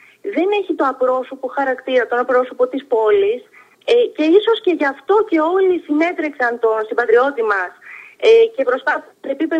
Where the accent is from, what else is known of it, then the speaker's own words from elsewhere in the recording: Hydra, Attica, Greece; η Ίδρα είναι ένα πολύ φιλήσυχο μέρος, με φιλόξενους κατοίκους. Τρύπουμε πάρα πολύ που έχει διασυρθεί το νησί μου